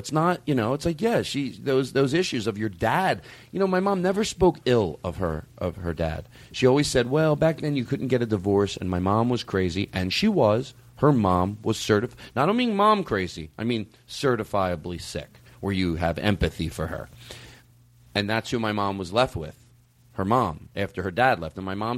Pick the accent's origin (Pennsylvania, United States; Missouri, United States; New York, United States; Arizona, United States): Pennsylvania, United States; Philadelphia; Well, I grew up in Philadelphia. When you leave from the airport, when you go to where you have to go, you pass refineries, oil tanks.